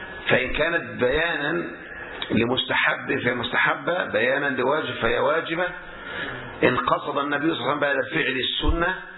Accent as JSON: {"language": "Arabic", "country": "Egypt", "said": "زي مثلا إحنا مثلا عندنا في مصر الآن عندهم موضة تسمى موضة الخنافس"}